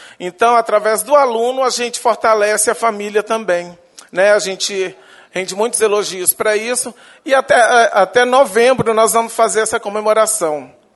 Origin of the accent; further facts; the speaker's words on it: Minas Gerais, Brazil; now in Santa Maria de Jetibá, Brazil; Eu sou mineiro, estou no Espírito Santo já há muitos anos, morei em Vila Pavão